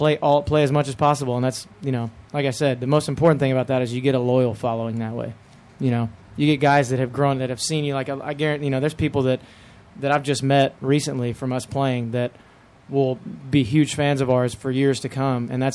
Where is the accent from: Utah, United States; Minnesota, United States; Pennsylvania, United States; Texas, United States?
Texas, United States; And I think, you know, growing up in Texas and seeing how many Texas acts that build huge followings